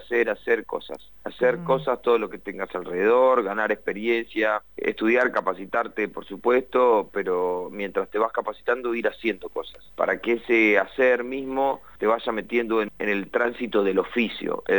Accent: Paraguay; No, yo soy paraguayo.

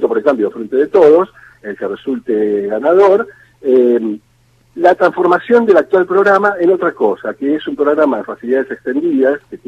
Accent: Argentina

